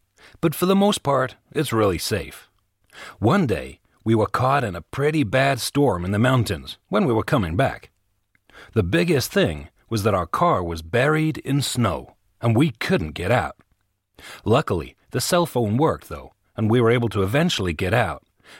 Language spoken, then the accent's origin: English; Oregon, United States; Yeah, I'm from Oregon in the Pacific Northwest. There's lots of nature. There aren't many towns there